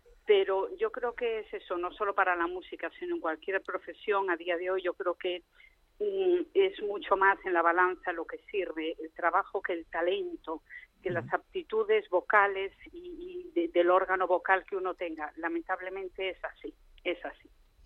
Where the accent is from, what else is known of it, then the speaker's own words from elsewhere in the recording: Galicia, Spain; born there; Galicia es el lugar en el que he nacido. Yo la verdad que adoro Galicia, también canto mucho en gallego, me gusta mucho mi tierra